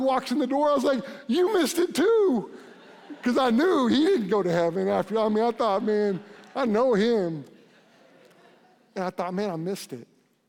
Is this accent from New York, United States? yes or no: no; Oklahoma City, Oklahoma, United States; And I grew up in South Oklahoma City, and I grew up I was born in 71